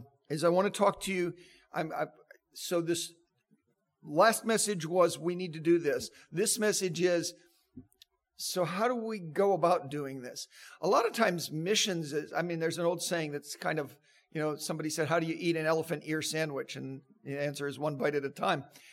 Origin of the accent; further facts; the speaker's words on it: Ohio, United States; now in Atlanta, United States; People ask, where are you from? And I say, see, because I'm not a Georgian. I'm just not. I'm from Ohio. But I say, I currently live in Georgia, because I don't want to say I'm from Georgia, because I'm not.